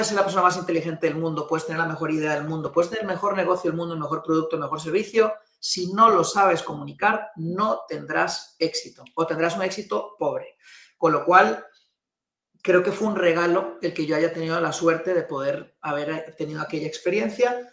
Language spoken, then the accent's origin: Spanish; Costa Rica; born there; soy nacido en Costa Rica, nací en hogar de emprendedores y empresarios